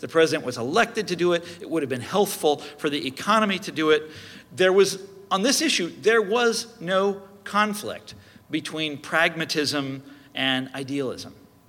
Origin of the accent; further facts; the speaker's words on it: Kansas City, Missouri, United States; So when I was a kid growing up in Kansas City, you'd read the newspapers